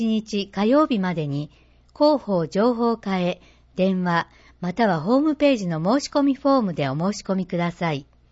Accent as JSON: {"language": "Japanese", "region": "Aichi", "country": "Japan", "said": "私たち愛知県民にとって味噌を使った料理は特に馴染み深いものではないでしょうか。"}